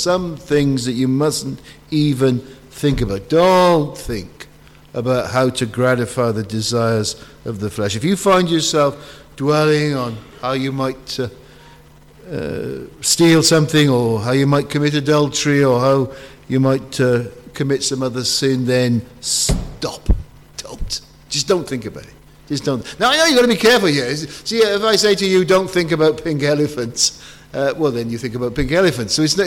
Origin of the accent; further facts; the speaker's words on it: Wales, United Kingdom; I'm from Wales, so we don't tend to get up to the Lake District.